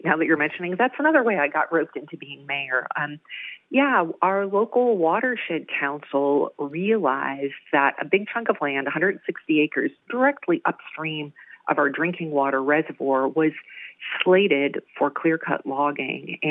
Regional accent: New England, United States; now in Port Orford, United States; I'm originally from New England, and I lived in a bunch of different places in the West.

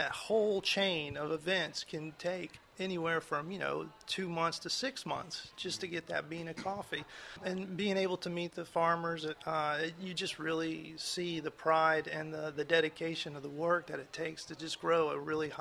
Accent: Mobile, Alabama, United States; Well, I'm from Mobile. I'm a Mobile kid, and I always had jobs working downtown Mobile.

